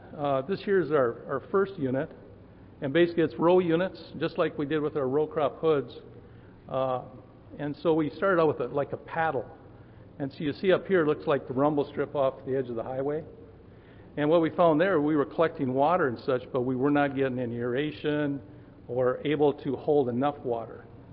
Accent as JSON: {"language": "English", "region": "Minnesota", "country": "United States", "said": "I'm from Minnesota, so our climate's a little bit different."}